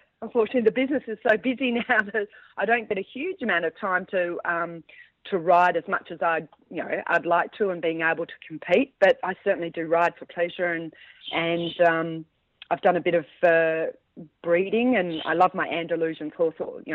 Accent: Perth, Western Australia, Australia; now in Victoria, Australia; I grew up in Perth and I learnt to ride on some of the Fredericks' little show ponies

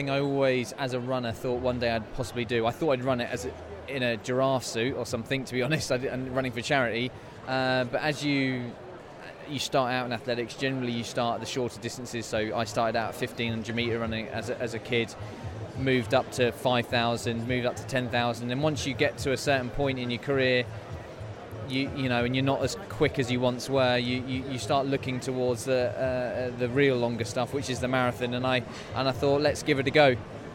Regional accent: United Kingdom; I'm a British distance runner.

